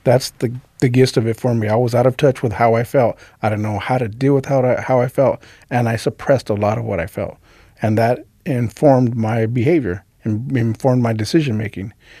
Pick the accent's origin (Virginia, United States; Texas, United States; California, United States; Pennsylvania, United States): California, United States; La Puente; I grew up in San Gabriel Valley. I grew up in La Puente.